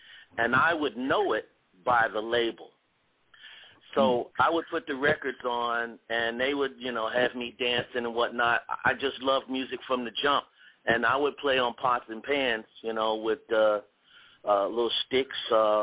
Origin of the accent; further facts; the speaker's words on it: Dayton, Ohio, United States; also born or lived in Chicago, United States; Well, hey, I'm from Dayton, Ohio. Actually, though, I was born in Chicago, Great Lakes Naval Base. Moved to Dayton when I was just a little homie.